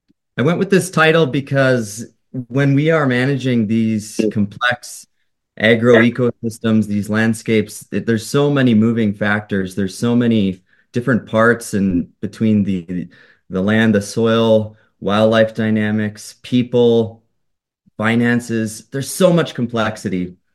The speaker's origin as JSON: {"language": "English", "region": "Alberta", "country": "Canada", "tie": "born or raised there", "said": "my roots, I'm from Southern Alberta, grew up on a sort of a mixed farm near the Montana border."}